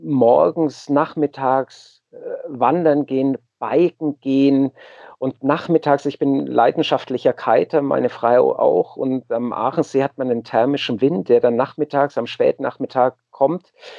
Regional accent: Munich, Bavaria, Germany; als Münchner

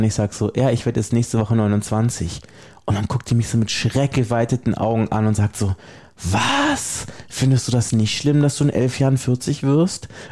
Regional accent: Germany; accent: German; ich spreche zwar fließend Englisch und so, aber ich habe halt trotzdem einen deutschen Akzent

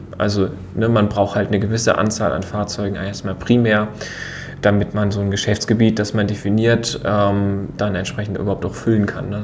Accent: Rostock, Mecklenburg-Vorpommern, Germany; Wir sind ja beide Rostocker

